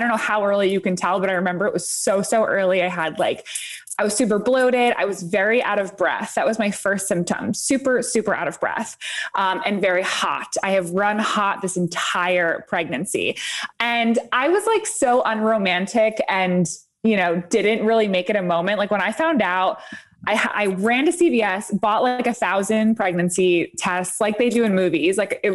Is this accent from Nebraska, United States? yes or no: no; New York, United States; I mean, I'm from New York originally. I'm from upstate New York, so I don't think I will ever be leaving the state for sure